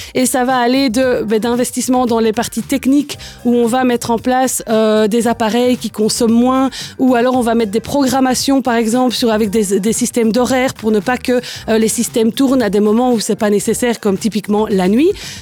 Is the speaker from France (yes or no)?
no; Charleroi, Wallonia, Belgium; Et moi, je suis Carolo.